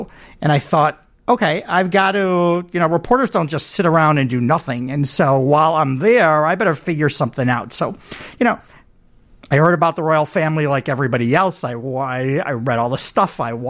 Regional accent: Chicago, Illinois, United States; I kind of live a three-part life in that I'm a broadcaster from Chicago.

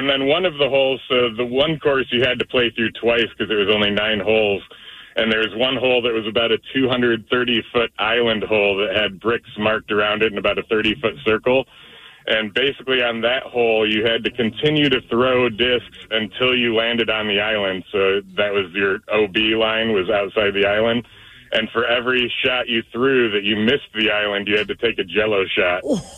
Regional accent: Michigan, United States; And I'm from Michigan originally.

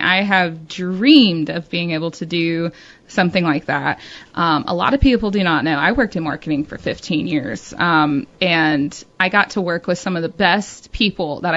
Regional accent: Florida, United States; And it's just a lot of natural wisdom growing up in Florida.

